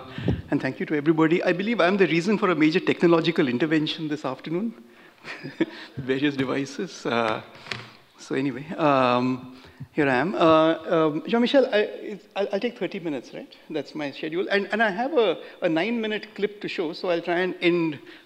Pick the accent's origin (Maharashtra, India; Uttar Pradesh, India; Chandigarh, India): Maharashtra, India; first language Marathi; English is a second language; my native language of Marathi describes pineapple as ananas. That is the name of the word pineapple in my language of Marathi.